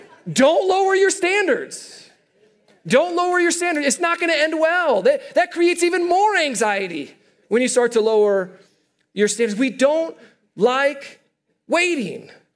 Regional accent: Iowa, United States; also born or lived in Kansas City; I'm from the Midwest, and in the Midwest, originally from Iowa, we moved out here from Kansas City.

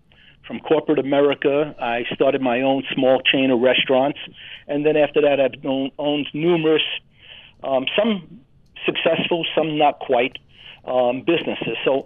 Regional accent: Staten Island, New York, United States; also born or lived in Winona, Minnesota; So when I was growing up as a kid on Staten Island, it was like growing up in a small little Midwest village, put erroneously in the middle of New York City.

